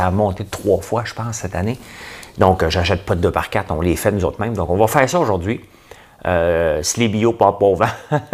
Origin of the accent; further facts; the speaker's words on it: Notre-Dame-de-la-Paix, Quebec, Canada; mon coin, à Saint-André-Avelin, Saint-André-d'Avelin, hein, on est des Avelinois. Je viens aussi, ben, mon vrai village, c'est Notre-Dame-de-la-Paix, mais on était trop gênés de le dire. Maintenant, je suis fier de le dire. Et ça s'appelle les pacificiens. On est des pacificiens.